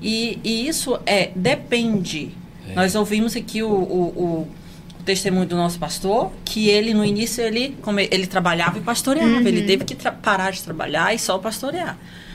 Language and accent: Portuguese; Sítio Novo, Maranhão, Brazil; now in Açailândia, Brazil; eu tenho 10 anos de Açailândia, né? Moro, vim a Açailândia há 10 anos. E eu nasci em Sítio Novo, Maranhão. Sou a filha primogênita, nasci no interior, fui criada na fazenda.